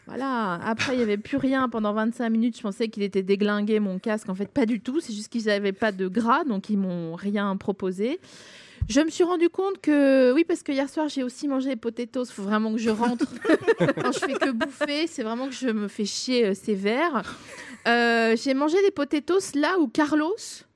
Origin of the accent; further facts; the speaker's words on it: Grand Est, France; Moi, je viens des Vosges et j'avais le sentiment qu'on faisait les foins quand il pleuvait fin août dans le tracteur, quoi.